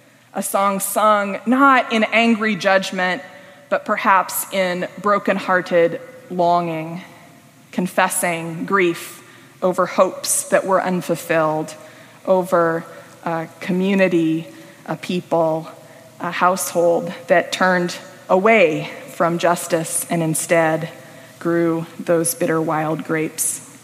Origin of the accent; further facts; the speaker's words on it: Nebraska, United States; I moved from Western Nebraska to Southern California to live in the big civilized city.